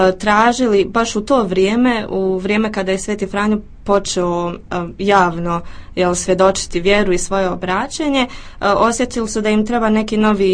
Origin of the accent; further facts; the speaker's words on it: Vareš, Federation of Bosnia and Herzegovina, Bosnia & Herzegovina; now in Sarajevo, Bosnia and Herzegovina; Završila sam fakultet u Sarajevo, inače sam rodom iz Vareša. Trenutno radim u marketingu jedne kompanije ovdje u Sarajevu.